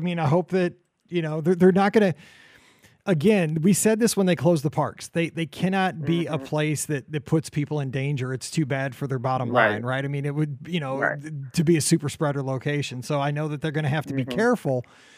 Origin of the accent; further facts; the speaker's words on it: Midwest, United States; I'm a person, again, I'm not from the coast, you know, I'm from the Midwest